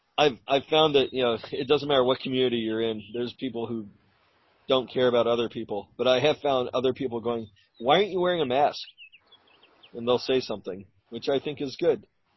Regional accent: United States; Just as an American and just knowing what we have access to.

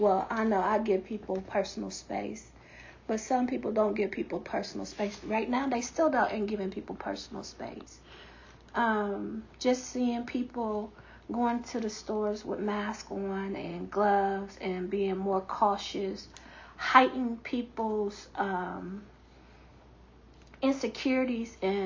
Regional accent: Columbus, Ohio, United States; accent: little southern accent; Born and raised in Columbus, Ohio, but I'm a city country girl.

